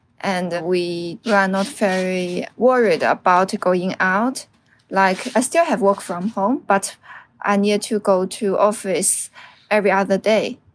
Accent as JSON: {"language": "English", "town": "Wuxi", "region": "Jiangsu", "country": "China", "tie": "born or raised there", "second_language": "English", "said": "And then we fly back to my hometown, Wuxi, and to finish the rest of the Chinese New Year."}